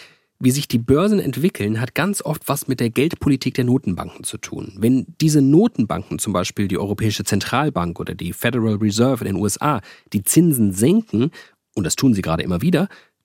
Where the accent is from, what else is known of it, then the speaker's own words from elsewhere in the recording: Frankfurt, Hesse, Germany; Jetzt komme ich ja zufällig aus Frankfurt.